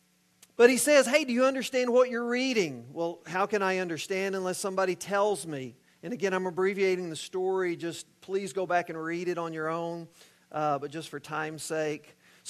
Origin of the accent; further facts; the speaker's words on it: Mesquite, Texas, United States; Again, I grew up in Mesquite. So a lot of guys had skull rings on their back pocket.